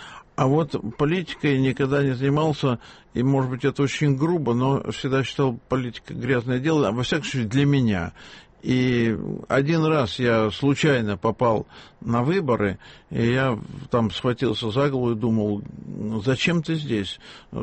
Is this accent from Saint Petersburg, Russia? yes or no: yes; Leningrad, Saint Petersburg, Russia; я тоже был в оккупации в Чернигове, мне было 10 лет, а сам я ленинградец.